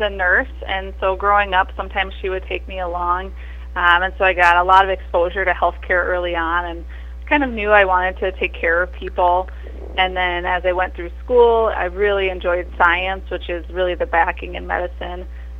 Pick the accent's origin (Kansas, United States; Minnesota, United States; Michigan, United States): Minnesota, United States; Tyler; Yeah, so I grew up in Tyler, Minnesota, so I was an RTR graduate.